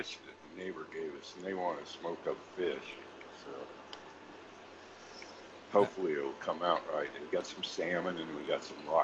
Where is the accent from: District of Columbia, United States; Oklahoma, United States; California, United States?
California, United States; It's crazy because I'm a Californian. I was going to tell you, we only got two seasons there, and you know that, Bob.